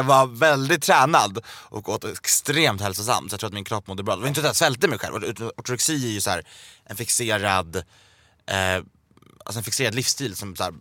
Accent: Gävle, Gävleborg County, Sweden; Gävle kommun, det är min hemstad

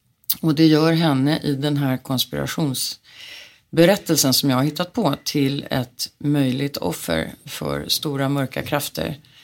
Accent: Sweden; moved away as an adult; also born or lived in United States; Sen kom jag till USA, till college. Och det är klart att då var jag en främmande fågel som svensk.

